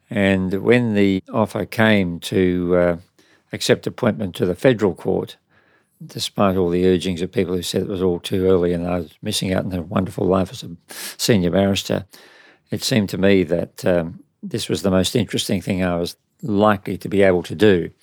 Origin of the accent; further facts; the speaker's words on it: Western Australia, Australia; I'm very lucky to have been born and to have lived in Australia.